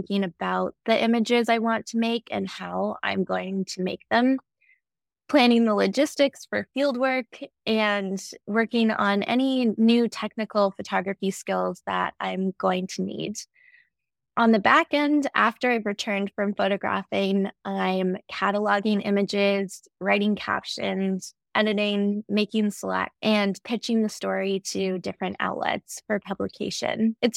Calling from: Ottawa, Ontario, Canada; I'm calling in from Ottawa, Ontario.

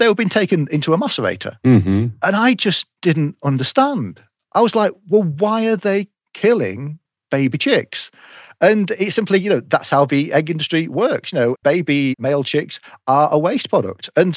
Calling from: England, United Kingdom; I am calling in from the UK over in Europe. So we're sort of in the north of the UK. So the UK's got a north-south divide like the US has the east-west divide. So we're in the north, which is perhaps a bit more industrial.

